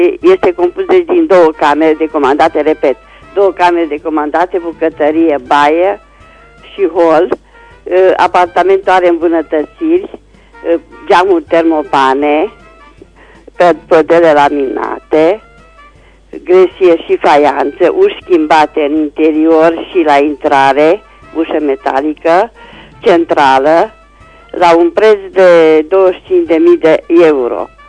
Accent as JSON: {"language": "Romanian", "town": "Reșița", "region": "Caraș-Severin", "country": "Romania", "said": "sunt din Reșița și doresc să fac un anunț la dumneavoastră."}